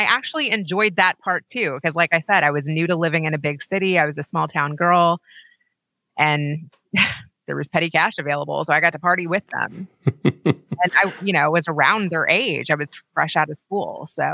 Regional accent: Kentucky, United States; And so, yeah, so I'm from Kentucky.

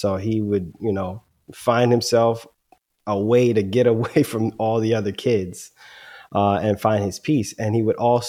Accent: Bergenfield, New Jersey, United States; So I have him in a school system that I grew up in Bergenfield, New Jersey, which is a phenomenal school system.

